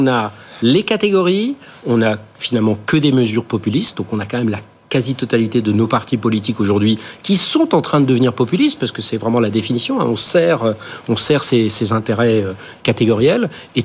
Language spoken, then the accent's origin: French; Corsica, France; Chez nous, en Corse, on dirait chacun défend son clan.